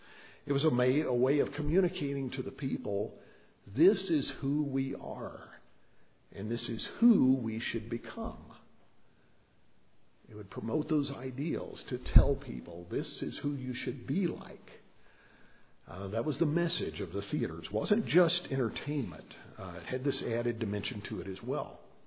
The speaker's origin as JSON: {"language": "English", "region": "Alabama", "country": "United States", "tie": "born or raised there", "said": "I grew up in Alabama. The schools there totally ignored those."}